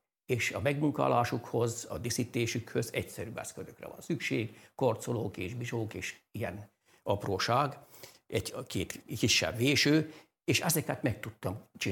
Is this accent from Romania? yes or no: yes; Transylvania, Romania; A legelső gyerekként, fiatalemberként Erdélyben megtanultam a szalmaképint azni.